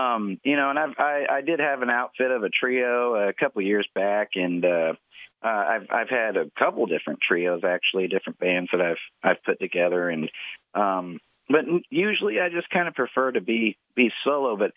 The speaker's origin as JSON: {"language": "English", "town": "Findlay", "region": "Ohio", "country": "United States", "said": "And I just remember as a child coming to her house, and I'm from Findlay, Ohio, and she'd always have some old gospel music on"}